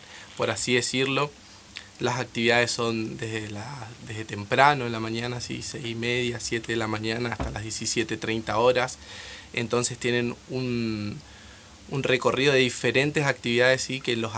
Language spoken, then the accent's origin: Spanish; Posadas, Misiones, Argentina; Yo soy de Posadas Misiones.